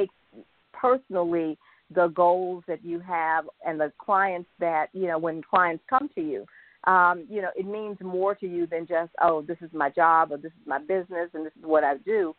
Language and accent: English; Richmond, Virginia, United States; you're here in my hometown, you're in Richmond, Virginia.